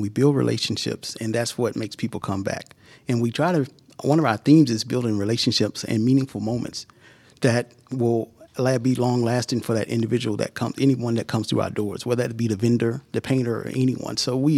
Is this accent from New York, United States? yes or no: no; Warner Robins, Georgia, United States; now in Atlanta, United States; I think my energy comes from my roots, from my hometown, Warner Robins, Georgia, football town. You know, just everyone knows everyone, and I came to Atlanta, and I kind of kept that going.